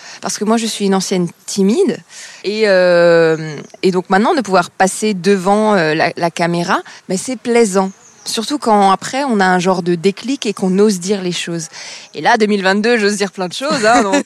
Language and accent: French; Grand Est, France; je passe la moitié de mes semaines à Paris et l'autre moitié chez moi, en Alsace.